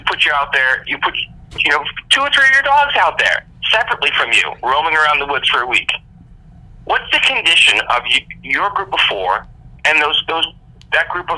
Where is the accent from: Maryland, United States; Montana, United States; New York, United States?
New York, United States; Long Island; But I grew up in the New York metro area in Long Island, and behind our home was a large wooded area that went for miles.